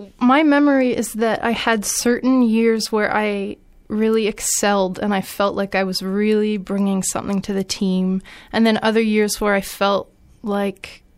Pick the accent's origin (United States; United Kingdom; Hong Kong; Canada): Canada; Hamilton, Ontario; No, I'm from Hamilton.